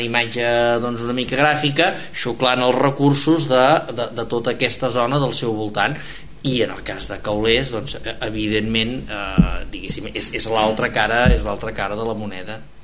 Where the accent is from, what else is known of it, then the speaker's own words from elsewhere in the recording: Catalonia, Spain; d'allà on jo visc, que jo sóc de la Marina de la Selva, diguéssim, tal que també se'n diu l'Alt Maresme